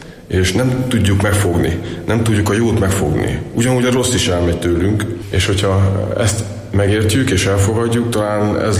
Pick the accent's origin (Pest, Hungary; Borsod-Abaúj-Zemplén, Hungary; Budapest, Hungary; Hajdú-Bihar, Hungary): Borsod-Abaúj-Zemplén, Hungary; Sátoraljaújhely; Szülővárosom Sátoraljaújhely, és ez az első kép innen indult.